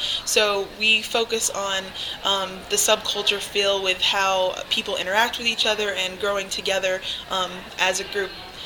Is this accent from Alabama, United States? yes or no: yes; Alabama, United States; Well, I grew up in Alabama, and I live in Georgia, so there's never been this amount of snow